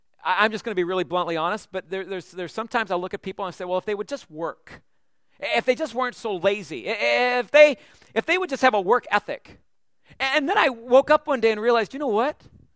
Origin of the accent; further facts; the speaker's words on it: Canada; I'm from Canada, so we had to go out in a winter storm to feed the cows and all this stuff.